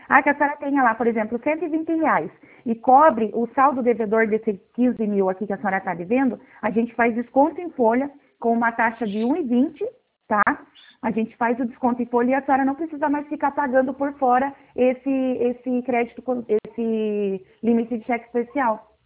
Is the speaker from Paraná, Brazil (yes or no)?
yes; Curitiba, Paraná, Brazil; Oi, eu sou de Curitiba.